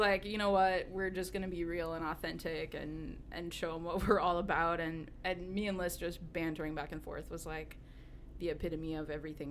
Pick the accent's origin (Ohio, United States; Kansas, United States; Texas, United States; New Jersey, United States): Kansas, United States; Kansas City; also born or lived in Lewisburg; I'm from Kansas. I grew up in, originally in Kansas City, and then moved to a small town, Lewisburg, Kansas.